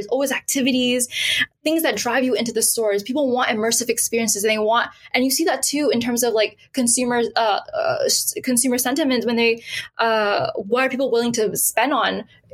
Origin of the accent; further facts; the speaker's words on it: United States; You know, as an American Gen Z, I can say I can't get enough of Miniso.